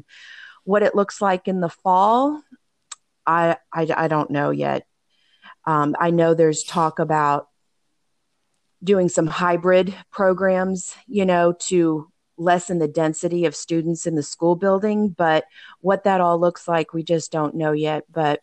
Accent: Florida, United States; now in Georgia, United States; I was born and raised in Florida and lived there most of my life, but absolutely love Georgia. So we're excited to be Georgia residents now.

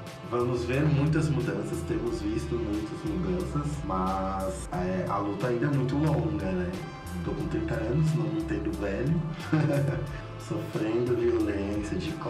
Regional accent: São Paulo, Brazil; principalmente falando de Parelheiros, que é onde eu moro, onde eu cresci

